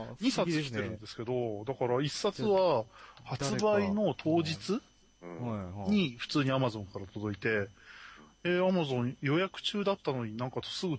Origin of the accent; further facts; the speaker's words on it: Chigasaki, Kanagawa, Japan; 僕の生まれは神奈川県の茅ヶ崎なんですね。